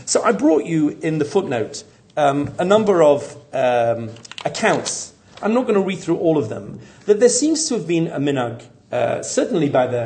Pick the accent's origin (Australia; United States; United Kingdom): United Kingdom; England; Oh, well, I'm English. It depends entirely on how they behave.